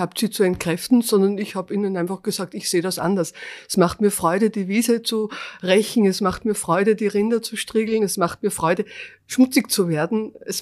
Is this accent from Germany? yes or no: no; Perg, Upper Austria, Austria; Wir sind aus der Region, aber nicht aus Windhag. Wir kommen aus Perg, das ist 10 Kilometer weg